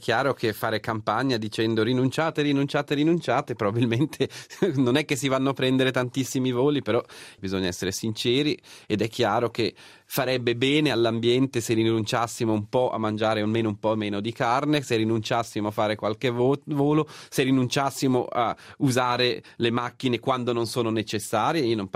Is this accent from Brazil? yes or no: no; Switzerland